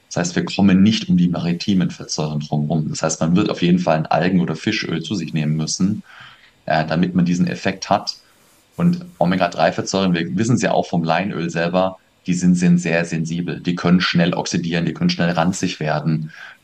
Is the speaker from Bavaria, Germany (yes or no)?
yes; Bavaria, Germany; also born or lived in Vienna / Stuttgart; now in Sauerland, Germany; Ich komme tatsächlich aus der Erlangen-Nürnberger